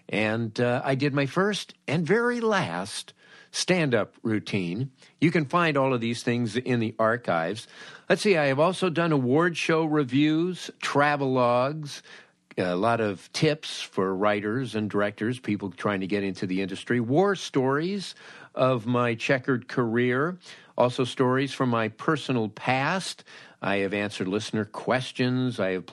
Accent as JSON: {"language": "English", "town": "Los Angeles", "region": "California", "country": "United States", "tie": "born or raised there", "said": "I grew up in Los Angeles, and especially during the winter, I took my little red plastic radio and I would tune very carefully to 89"}